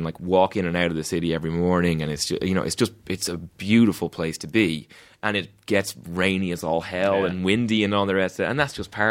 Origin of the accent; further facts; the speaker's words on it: Ireland; But at the same time, I am proud of being Irish.